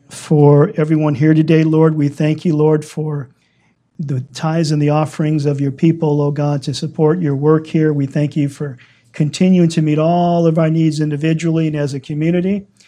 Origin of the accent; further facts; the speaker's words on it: Louisiana, United States; you know, I'm from Louisiana, you go to the old estate, the plantations there